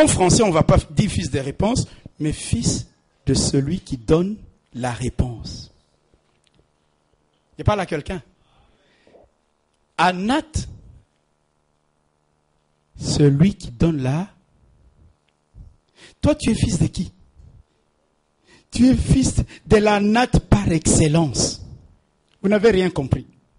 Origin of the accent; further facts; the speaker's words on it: Flanders, Belgium; je vais prendre un exemple de chez moi en Flandre